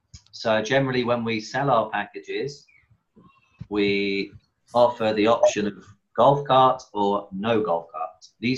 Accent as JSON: {"language": "English", "town": "Stoke-on-Trent", "region": "West Midlands", "country": "United Kingdom", "lives_now": "Thailand", "said": "I'm from Stoke-on-Trent in England. I've never had a caddy in my life before I came to Thailand."}